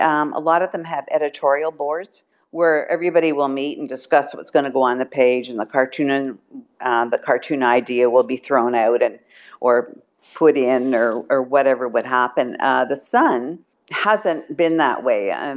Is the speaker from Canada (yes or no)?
yes; Canada; I'm a Canadian cartoonist, and I will be concentrating on Canadian news.